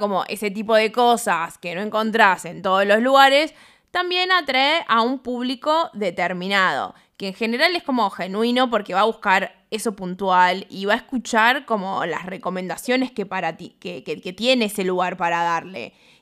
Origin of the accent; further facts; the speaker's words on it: Tucumán, Argentina; O bueno, como yo que soy tucumana, ¿no?